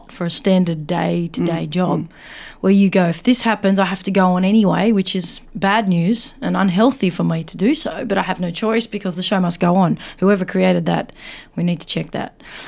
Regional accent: Australia; I was like, oh, no, I'm from Australia, Greek Australia.

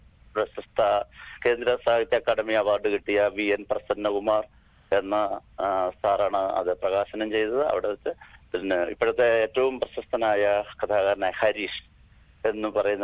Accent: Onamthuruthu, Kerala, India; born there; കേരളത്തില് ഞാൻ ഓണന്തുരുത്ത് എന്ന് പറയുന്ന സ്ഥലത്താണ് ഞാൻ ജനിച്ചത്.

